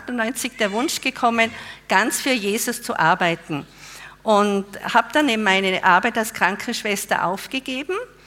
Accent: Innsbruck, Tyrol, Austria; Und zwar bin ich ein Nachkriegskind. Ich wurde in Innsbruck geboren und bin in einer Großfamilie aufgewachsen. Wir waren 6 Kinder und ich bin katholisch aufgewachsen und war sehr gläubig als Kind und als Jugendlicher.

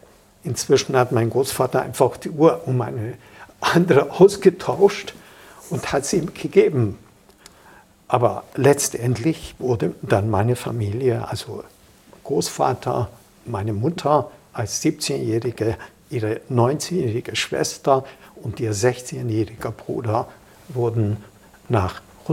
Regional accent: Reghin, Mureș County, Romania; Und als die Deutschen nach Sächsisch Regen kamen, in meine Heimatstadt, gab es ein schlimmes Erlebnis.

